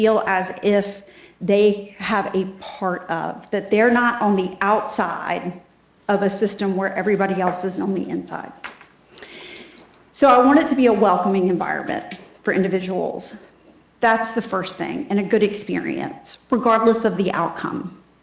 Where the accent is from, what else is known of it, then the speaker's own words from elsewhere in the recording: Isle of Palms, South Carolina, United States; I was born and raised on Isle of Palms back when there was an oyster shell airstrip. So I've been here for a long time. My parents moved out to Isle of Palms in 1973